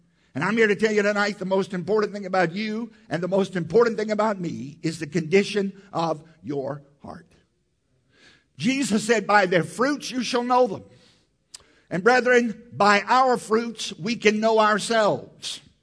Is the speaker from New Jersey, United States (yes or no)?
no; Virginia, United States; I grew up in Southside, Virginia, on a tobacco farm.